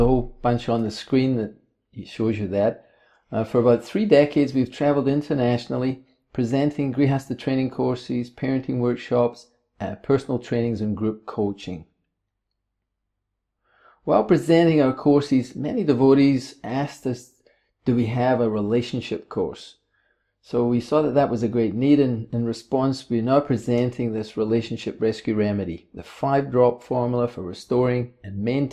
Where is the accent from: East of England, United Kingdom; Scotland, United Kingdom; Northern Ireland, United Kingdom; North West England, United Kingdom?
Scotland, United Kingdom; accent: Scottish; also born or lived in India; now in New Zealand; Originally, I'm from Scotland. You might pick this accent. We now both live here in New Zealand. Our family lived together in Vrindavan for 5.5 years in the 90s.